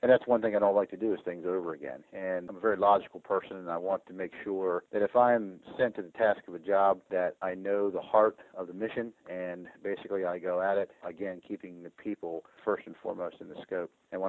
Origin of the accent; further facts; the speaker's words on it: Maryland, United States; I was born in Maryland and raised in Maryland with a police family, military family, and I also grew up in a veterans home my mom was the proprietor of there in Maryland.